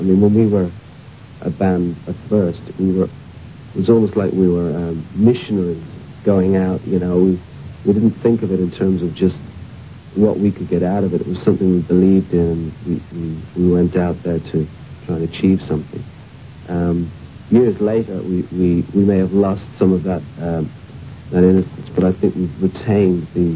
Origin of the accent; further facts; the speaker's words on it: Ireland; we never thought of ourselves as deeply Irish. We were Irish because that's where we started, formed, and that's where we grew up.